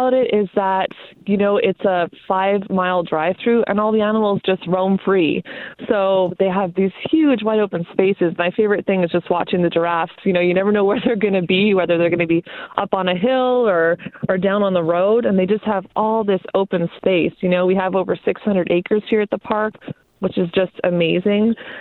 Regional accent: Montreal, Quebec, Canada; moved away as an adult; I'm actually from Montreal. So I came all the way from Montreal all over here to do an internship. So this was about 14 years ago.

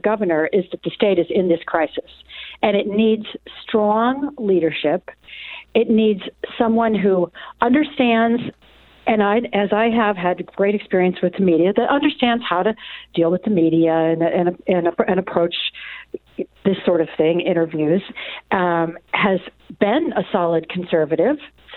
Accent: Williamsburg, Virginia, United States; also born or lived in Wisconsin; now in Oregon, United States; I was born in Wisconsin, raised in Williamsburg, Virginia, which tells you a little bit about why I am a big believer in the Constitution

